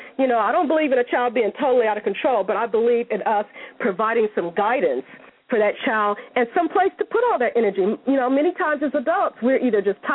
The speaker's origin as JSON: {"language": "English", "country": "United States", "said": "And so he said, you're from the States, aren't you? And I said, yeah."}